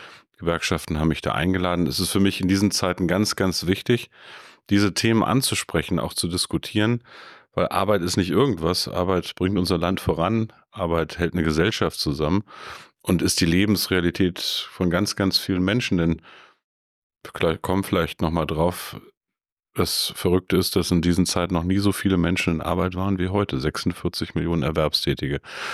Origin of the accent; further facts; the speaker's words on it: Peine, Lower Saxony, Germany; Also meistens war ich am 1. Mai in meiner Heimat in Peine